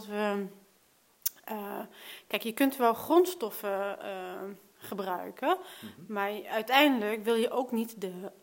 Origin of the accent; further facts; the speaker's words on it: Netherlands; Sorry, ik ben een Nederlander, hè?